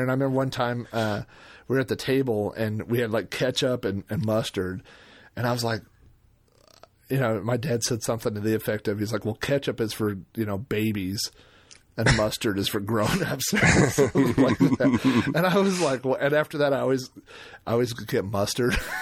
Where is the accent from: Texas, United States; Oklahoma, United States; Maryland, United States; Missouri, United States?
Oklahoma, United States; I'm from Oklahoma. We've had everything with gravy.